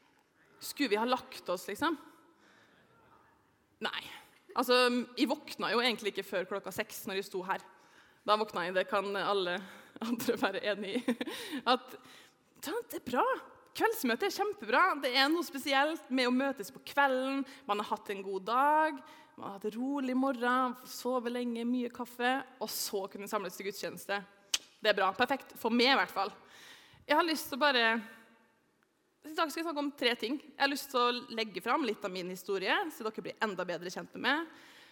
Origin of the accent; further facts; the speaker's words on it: Molde, Møre og Romsdal, Norway; Jeg kommer fra Molde.